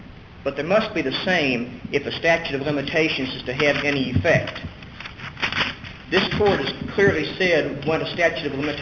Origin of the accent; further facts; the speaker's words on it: Houston, Texas, United States; I'm from Houston.